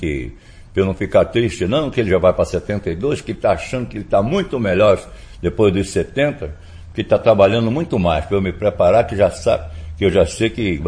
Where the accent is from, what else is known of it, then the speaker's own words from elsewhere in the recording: Madureira, Rio de Janeiro, Brazil; uma escola de normalistas que tinha lá em Madureira, onde eu fui criado